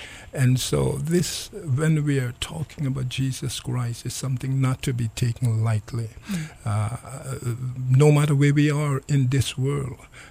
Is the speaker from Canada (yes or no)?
no; Guyana; I grew up in Guyana, in a small village called Bedeforewacting. And it's a poor place. The community was very poor, but the people had big heart.